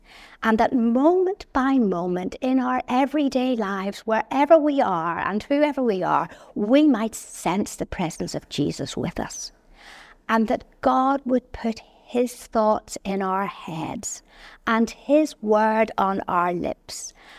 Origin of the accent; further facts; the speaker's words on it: Northern Ireland, United Kingdom; accent: Northern; And there I was, going into a room with a green carpet, with my Northern accent and my Protestant faith.